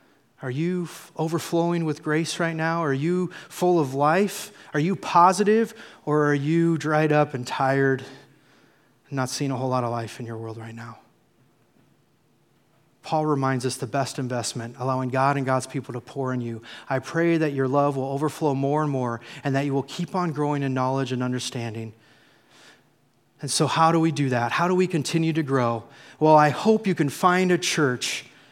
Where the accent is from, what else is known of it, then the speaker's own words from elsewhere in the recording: Columbus, Nebraska, United States; I grew up on the Platte River by Columbus, Nebraska